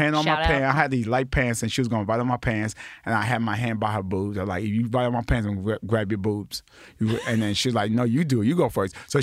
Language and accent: English; Brooklyn, New York, United States; Live in Brooklyn. Born in Brooklyn. Grew up in Brooklyn. Got shot at in Brooklyn.